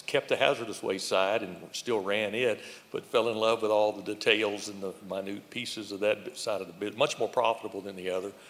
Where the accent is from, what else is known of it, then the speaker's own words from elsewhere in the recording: Houston, Texas, United States; Renee and I grew up in Houston.